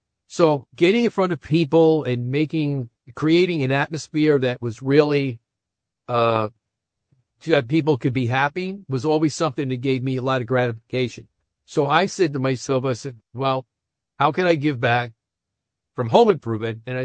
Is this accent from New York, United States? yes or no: yes; New York, United States; also born or lived in Chicago / Boston; when I grew up in New York and lived in Chicago and Boston.